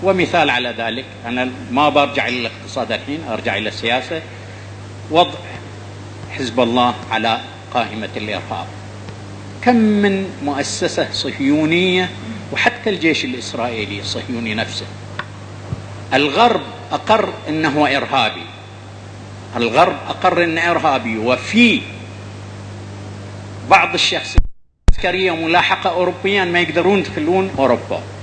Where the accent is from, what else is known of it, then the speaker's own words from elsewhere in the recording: Bahrain; إذا إحنا كبحرينيين أو كمعارضة اعتمادنا على العدالة الدولية